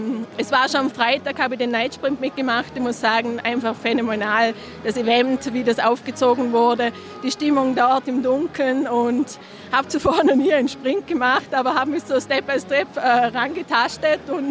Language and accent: German; Vorarlberg, Austria; Aber für mich ist der Arlberg Giro, weil er auch im Vorarlberg auch durchgeht, in meiner Heimat, ist das bis jetzt der unbeschreiblichste Moment, ja. Meine ganze Familie ist hier, meine Verwandtschaft